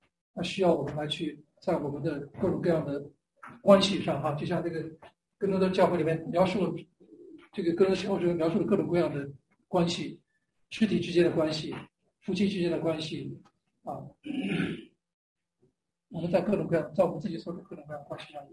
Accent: China; 像我们以前从小在中国这样的环境

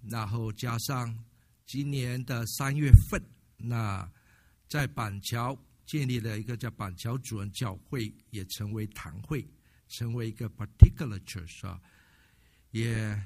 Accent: Malaysia; moved away; 我不再是属于马来西亚的公民，进到马来西亚去探亲。为什么觉得怪怪？因为那是我出生的地方，那是我长大的地方，那属于我的地方。

